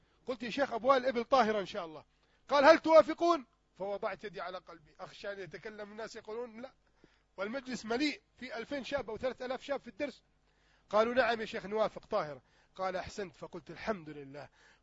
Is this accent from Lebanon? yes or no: no; Egypt; اليوم حياة الشباب عندنا في مصر